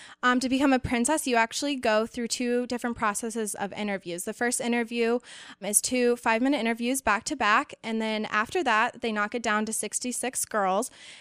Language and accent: English; Indianapolis, Indiana, United States; And I grew up in Indianapolis around the city